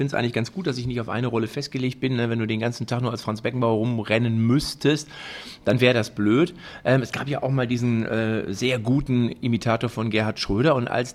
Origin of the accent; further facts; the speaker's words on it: Lippstadt, North Rhine-Westphalia, Germany; Ich komme hier aus Lippstadt und da ist das 20, 25 Kilometer entfernt.